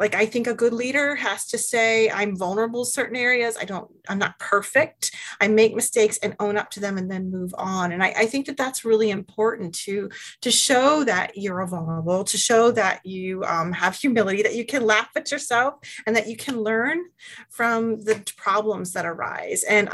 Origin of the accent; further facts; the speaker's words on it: Baltimore, Maryland, United States; I grew up in Baltimore, and my entire family, including my wonderful son, huge Ravens fans.